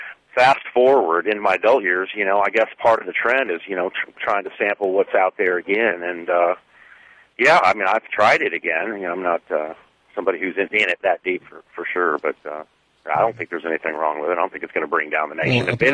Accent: Wood River, United States; They were started back in the late 60s, early 70s by three fellas from my hometown in Wood River.

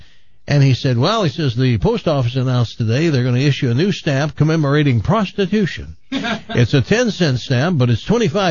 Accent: the South, United States; I'm from the South, okay? And in the South, you might not know this, but in the South, very Protestant.

